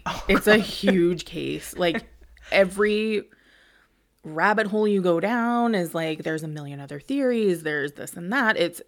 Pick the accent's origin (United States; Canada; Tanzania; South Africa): Canada; Alberta; For those of you who don't know, we are from Alberta.